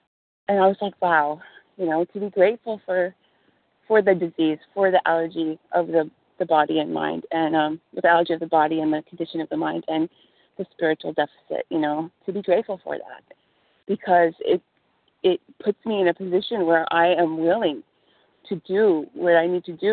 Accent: Los Angeles, California, United States; I'm a compulsive overeater with a history of anorexia and bulimia, and I am from East Los Angeles, California.

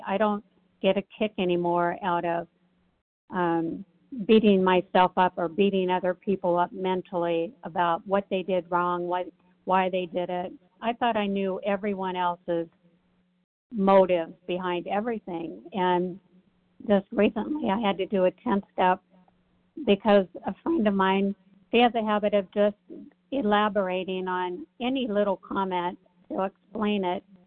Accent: Tennessee, United States; I'm from I'm from Tennessee.

